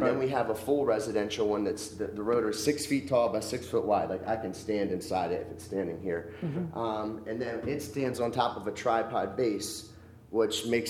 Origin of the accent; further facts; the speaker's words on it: United States; But really, we're just trying to show that I was born and raised here in Sussex County. This is where we live now.